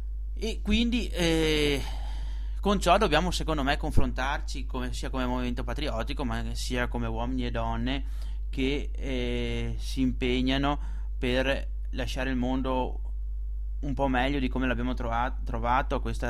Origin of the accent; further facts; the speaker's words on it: Veneto, Italy; Noi come veneti